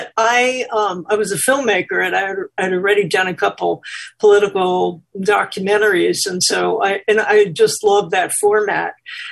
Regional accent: New York, United States; I mean, I'm from New York.

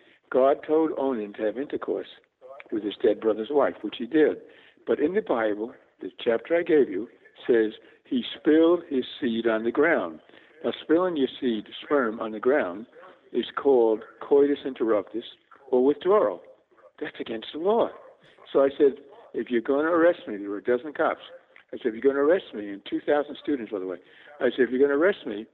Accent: New York, United States; I come from New York. It's a 10-year prison term to challenge this law.

